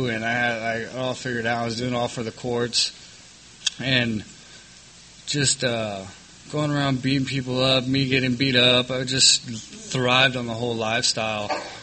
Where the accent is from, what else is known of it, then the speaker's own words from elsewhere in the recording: San Diego, California, United States; I grew up in Linda Vista, Claremont, pretty much any scumbag town in San Diego.